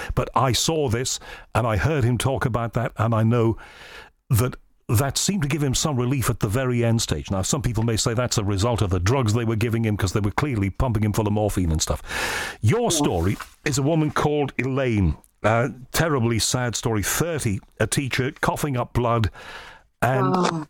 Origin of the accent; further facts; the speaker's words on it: Liverpool, North West England, United Kingdom; I'm from Liverpool